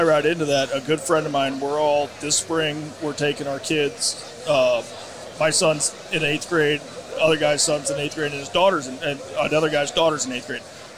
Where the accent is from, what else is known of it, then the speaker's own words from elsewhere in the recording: Illinois, United States; where I grew up in Illinois, I don't know if I knew three guys that had turkey hunting.